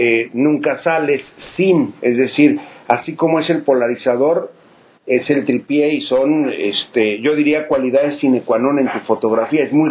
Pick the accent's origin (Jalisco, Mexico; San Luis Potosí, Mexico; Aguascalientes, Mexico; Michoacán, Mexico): Jalisco, Mexico; Abolengo; como dicen en mi pueblo, Abolengo, Jalisco